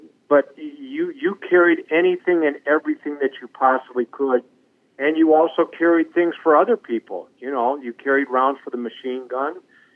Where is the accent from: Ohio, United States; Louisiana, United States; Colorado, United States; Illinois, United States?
Ohio, United States; Olmsted Falls; I was given a 30-day leave and went back to my hometown of Olmsted Falls, Ohio, and then on to Vietnam.